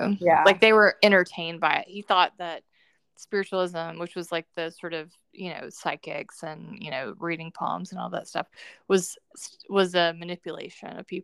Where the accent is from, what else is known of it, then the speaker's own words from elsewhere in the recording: the South, United States; I grew up in the South, so every baseball game there was a prophet.